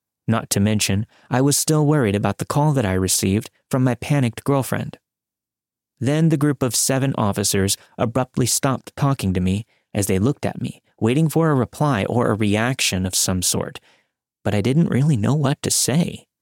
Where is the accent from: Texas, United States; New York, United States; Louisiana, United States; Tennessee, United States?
Texas, United States; I would often drive between my home state of Texas and Mississippi in the afternoons and evenings.